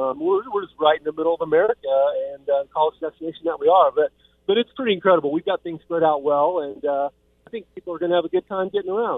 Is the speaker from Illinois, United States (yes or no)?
yes; Illinois, United States; I was born and raised in Illinois.